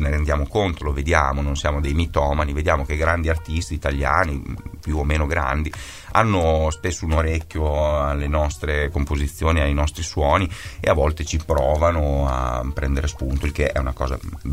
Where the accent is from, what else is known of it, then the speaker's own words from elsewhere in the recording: Emilia-Romagna, Italy; now in Bologna, Italy; Noi siamo tutti e quattro romagnoli, cesenati, ravennati. Io abito a Bologna da una vita, quindi anche non mi è costato molto venire qui, però sono romagnolo e sono bianconero